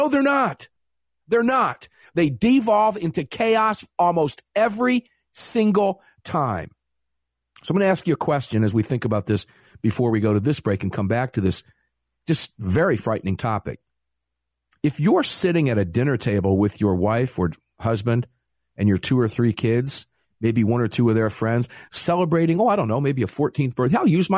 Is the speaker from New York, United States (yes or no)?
no; Tampa, Florida, United States; The latest viral from St. Petersburg, Florida, back in my hometown in Tampa area.